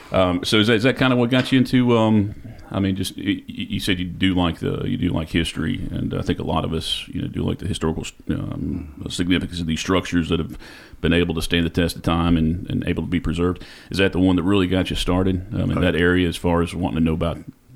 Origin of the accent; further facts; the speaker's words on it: West Virginia, United States; Because I grew up in West Virginia, went to school in West Virginia.